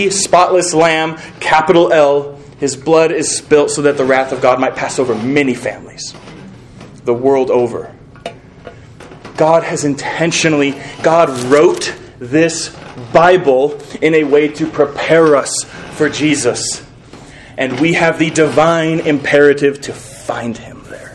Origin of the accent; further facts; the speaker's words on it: Chester, Montana, United States; born there; I was born in Chester, Montana, where I guess liberty, because you could just walk and walk and walk.